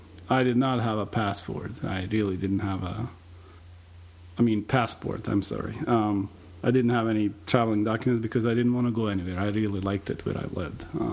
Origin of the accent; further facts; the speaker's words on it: Bosnia & Herzegovina; now in Rochester, United States; I came from Bosnia to the United States. It was in 1993 as a result of the war in Bosnia. My immigration status was a refugee, so I didn't really come by choice. I came because I had to. My life in Bosnia was very good.